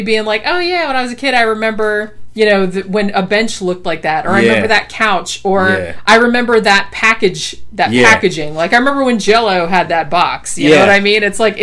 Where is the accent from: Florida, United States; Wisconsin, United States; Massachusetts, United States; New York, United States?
Florida, United States; Daytona Beach; I grew up in Daytona Beach, which is kind of rednecky. It's still kind of rednecky. It's a lot bigger now than when I was growing up.